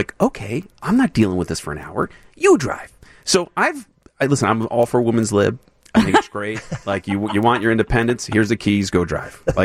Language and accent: English; New York, United States; I come from New York. I'm an aggressive driver, right?